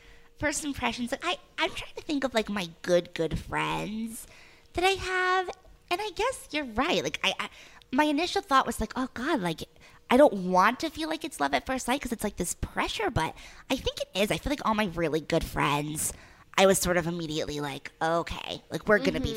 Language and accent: English; Providence, Rhode Island, United States; accent: Boston-like regional dialect; I'm from Providence. So I did have kind of like a Boston, like a regional dialect, which thankfully I lost.